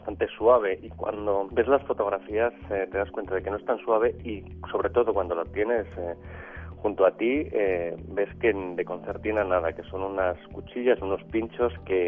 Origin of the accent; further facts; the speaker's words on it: Spain; y en este caso como españoles